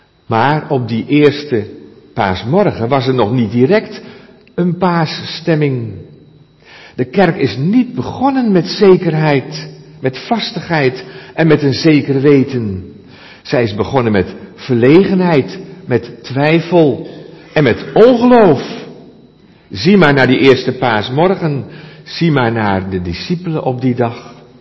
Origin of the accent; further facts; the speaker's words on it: Sassenheim, South Holland, Netherlands; born there; mijn geboorteplaats Sassenheim. Dat ligt bij Lisse, bij de Keukenhof in de buurt, Sassenheim.